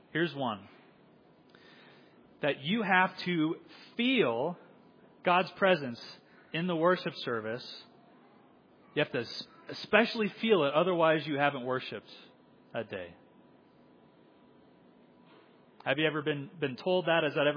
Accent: Springfield, Missouri, United States; also born or lived in Iowa; And I'm from right around here. I was born and raised in Iowa. I grew up in Springfield, Missouri. I consider this place my home.

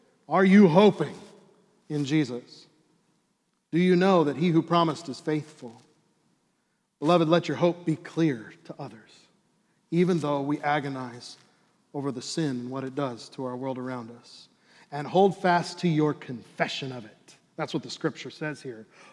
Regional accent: Chicago, Illinois, United States; I grew up in Chicago during the heyday of the Chicago Bulls.

